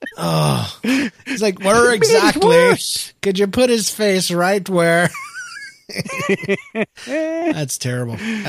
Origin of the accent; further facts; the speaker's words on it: Mississippi, United States; I just listened to episode 223, and I wanted to say that I'm from Mississippi, and no, we are not part of the KKK.